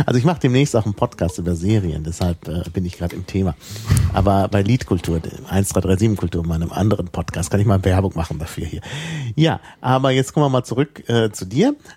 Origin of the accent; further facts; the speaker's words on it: Berlin, Germany; Ich bade als Berliner am liebsten am Wannsee